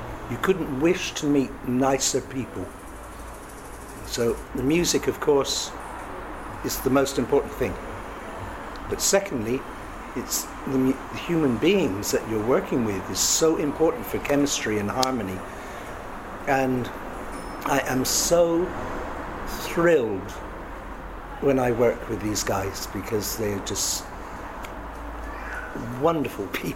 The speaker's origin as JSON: {"language": "English", "town": "Bristol", "region": "South West England", "country": "United Kingdom", "said": "Well, for me, it's a personal story. I come from Bristol. I moved to London."}